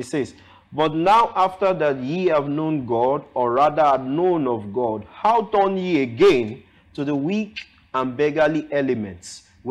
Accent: Uromi, Edo, Nigeria; from Uromi, Edo State.

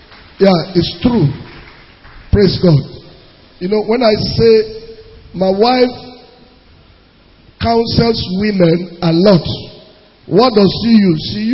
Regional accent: Nasarawa, Nigeria; I am from Nasarawa State. I am married from a Delta Igbo woman.

